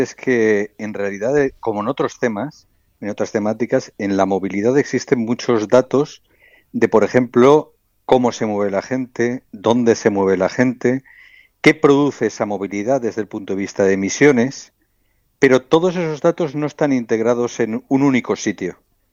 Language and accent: Spanish; Catarroja, Valencian Community, Spain; Yo soy de Catarroja.